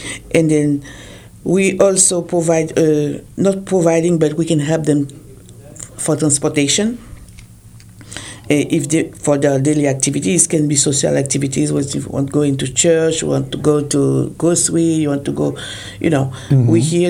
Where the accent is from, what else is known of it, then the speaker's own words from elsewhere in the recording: Paris, Île-de-France, France; English is a second language; moved away as an adult; So my accent, Paris. I grew up in Paris. And my family from the Caribbean, but French Caribbean. And then okay. I'm from France. So I grew up there. My husband bring me here.